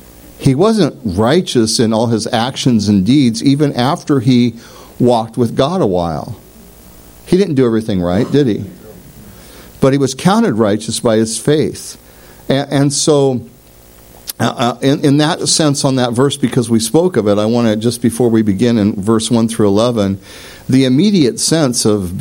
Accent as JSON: {"language": "English", "town": "Portland", "region": "Oregon", "country": "United States", "tie": "born there", "also_born_or_lived": "Medford, Oregon", "moved": "yes", "said": "I'm born in Portland. We moved out here from Medford, Oregon, and Southern Oregon in 1999."}